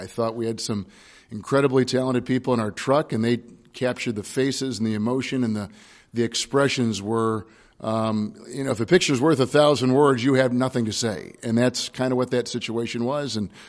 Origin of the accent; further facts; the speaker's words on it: Kansas City, United States; I'm from Kansas City. I grew up a big Broncos fan and the Chiefs fan.